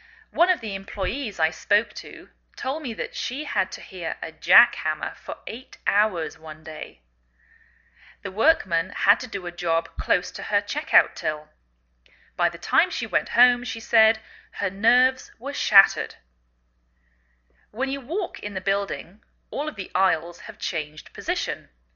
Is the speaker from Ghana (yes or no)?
no; England, United Kingdom; now in United States